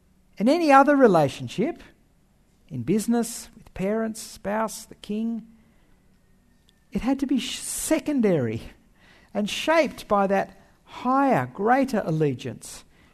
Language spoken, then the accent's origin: English; Papua New Guinea; I grew up in Papua New Guinea, where the people used to be mostly animistic.